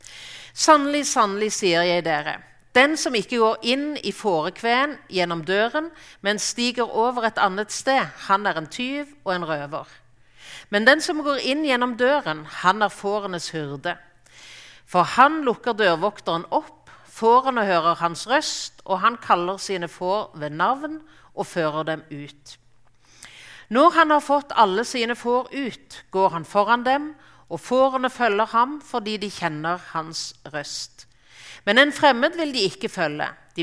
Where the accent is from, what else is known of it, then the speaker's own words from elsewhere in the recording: Rogaland, Norway; Og som jærbu, som om jeg ikke akkurat er født i et fjos, så er jeg i alle fall født på en gar